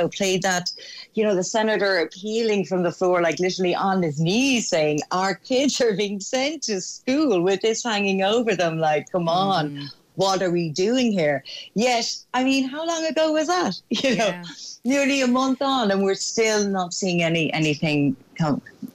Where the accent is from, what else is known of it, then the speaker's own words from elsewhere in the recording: Ireland; us as Irish people